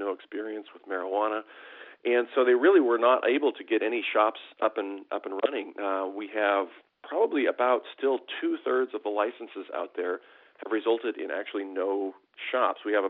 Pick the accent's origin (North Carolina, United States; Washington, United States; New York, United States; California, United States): Washington, United States; In Washington, my home state, we hadn't regulated medical marijuana